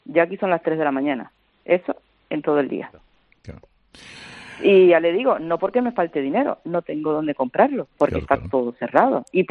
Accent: Cuba; Todo cubano es cubano para la autoridad cubana y tenemos que viajar con pasaporte cubano.

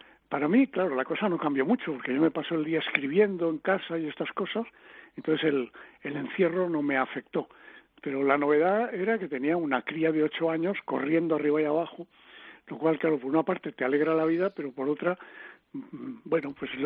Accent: Madrid, Community of Madrid, Spain; al volver a Madrid y encontrarme que somos lo peor de España. Es que fíjate, los madrileños

